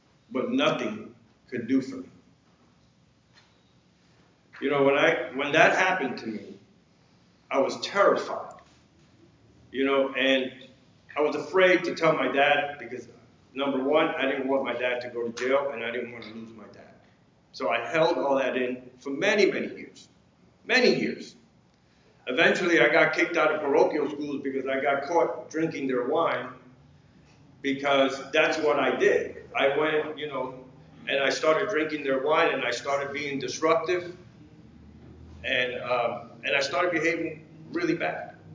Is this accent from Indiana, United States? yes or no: no; Hoboken, New Jersey, United States; also born or lived in Puerto Rico; I was born in the Caribbean. I was born in a little island in Puerto Rico. And my parents moved to New Jersey when I was, I think I was 1 or 2 years old. And we settled in a place called Hoboken, New Jersey. That's in North Jersey in Hudson County. And we lived there for a couple of years.